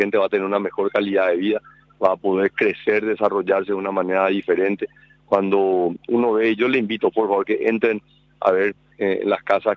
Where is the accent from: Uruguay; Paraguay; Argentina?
Paraguay; orgulloso como paraguayo que estamos realmente dándole soluciones a deudas históricas